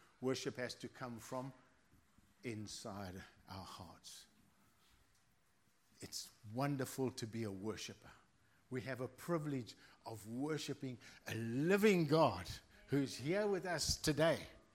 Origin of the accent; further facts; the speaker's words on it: South Africa; I come here from South Africa where we get excited and people jump around and jump over the chairs and do all strange things.